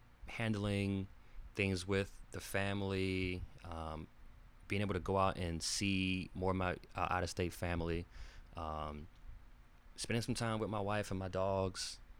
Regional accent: Haiti; There was another gentleman who's from Barbados, and I'm from Haiti.

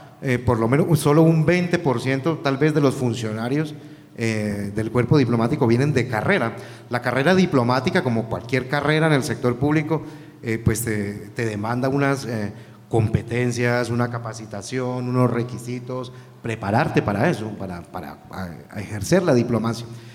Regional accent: Colombia; si esta gente es la que nos representa a nosotros como colombianos

